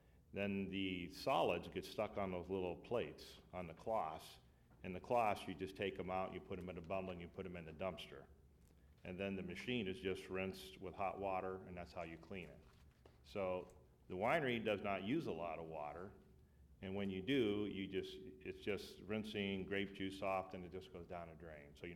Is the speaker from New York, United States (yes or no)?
no; Erie, Pennsylvania, United States; Erie, Pennsylvania.